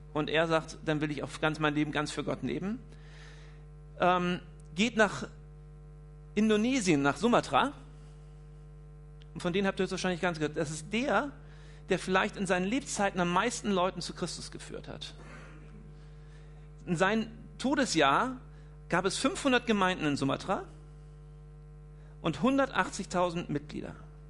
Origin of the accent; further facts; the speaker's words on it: Schleswig-Holstein, Germany; born there; Bei mir zu Hause, wo ich geboren bin, Olmück-Holstein, sind drei Gutshöfe weiter